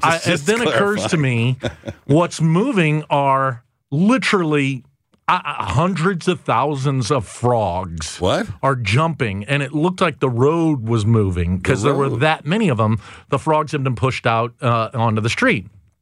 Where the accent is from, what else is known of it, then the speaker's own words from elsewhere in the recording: St. Charles, Missouri, United States; So I grew up in St. Charles. I grew up on the last bluff between the Missouri and the Mississippi River.